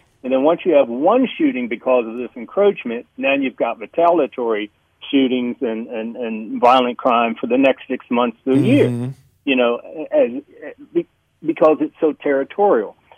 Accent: Baltimore, Maryland, United States; I grew up in Reservoir Hill. My mother's still in Reservoir Hill.

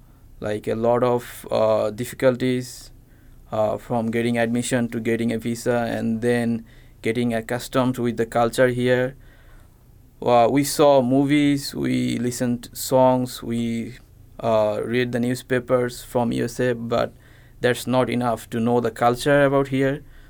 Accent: Bangladesh; I'm from Bangladesh. It's a small country in Southeast Asia.

